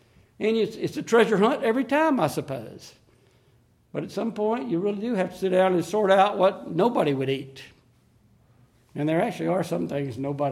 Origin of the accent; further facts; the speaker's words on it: Florida, United States; And, you know, I'm from Florida. I don't even like the idea of it's already too much winter for me.